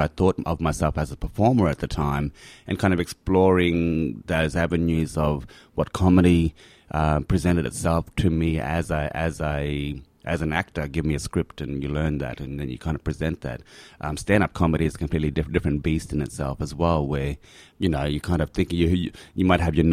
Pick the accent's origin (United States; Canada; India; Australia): Australia; Queensland; Mob is Mullerigi and Mbabram crew from up in the Atherton Tablelands. Mbabram is further up around Tolga area, I believe, further up into the Atherton Tablelands.